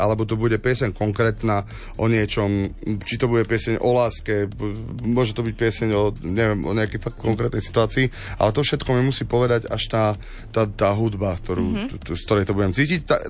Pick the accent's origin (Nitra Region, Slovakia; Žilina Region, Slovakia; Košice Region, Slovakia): Košice Region, Slovakia; Košice; now in Banská Bystrica, Slovakia; ja som vlastne v jeho očiach vnímaný ako Košičan, čo som Košičan